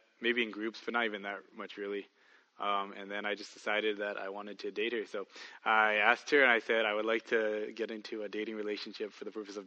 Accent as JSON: {"language": "English", "town": "Diamond Bar", "region": "California", "country": "United States", "tie": "born or raised there", "said": "I grew up in Diamond Bar, so anybody?"}